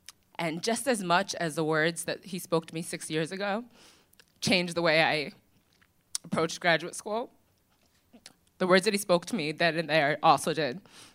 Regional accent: Long Island, New York, United States; Because I grew up in Long Island. And so throughout the day, the Long Island suburban paradise is lovely.

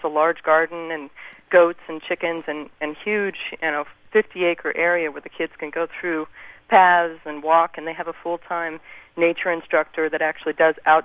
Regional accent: Colorado, United States; Well, what I see is that I grew up in Colorado, and I did have that kind of childhood where you could, you know, run through the backyard and have it never end and be on a farm with animals

